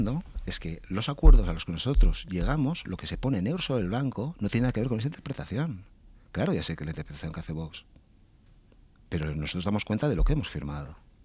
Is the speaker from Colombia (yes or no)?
no; San Sebastián, Basque Country, Spain; yo soy, por ejemplo, de Donosti.